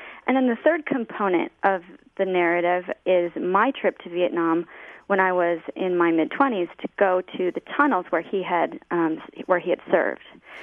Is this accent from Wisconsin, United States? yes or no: yes; La Crosse, Wisconsin, United States; There's my childhood growing up in La Crosse, Wisconsin, when my parents divorced.